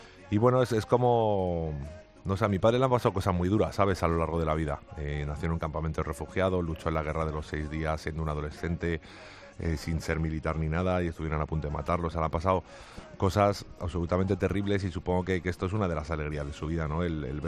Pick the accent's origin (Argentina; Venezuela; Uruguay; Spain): Spain; Madrid, Community of Madrid